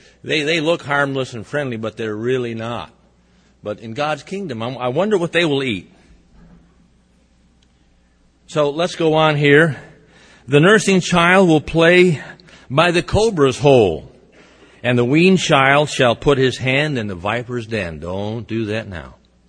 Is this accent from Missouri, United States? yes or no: yes; Missouri, United States; Again, I'm from Missouri. I never get to see this in Missouri.